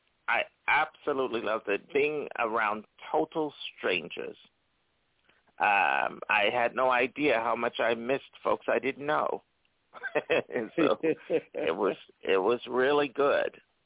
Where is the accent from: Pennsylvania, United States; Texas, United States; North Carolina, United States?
Pennsylvania, United States; Philadelphia; my family, they all came up from Philadelphia, so which is my hometown. That's where I was born and raised.